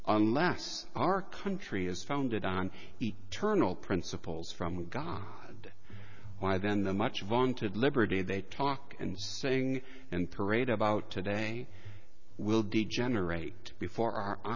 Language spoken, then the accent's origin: English; United States; I must say that comment surprised me, and it took me as an American, I suppose, a little bit aback.